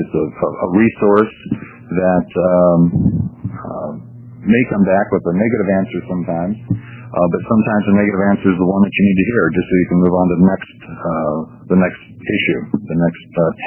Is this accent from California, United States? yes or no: no; Medford, Oregon, United States; I'm from Medford.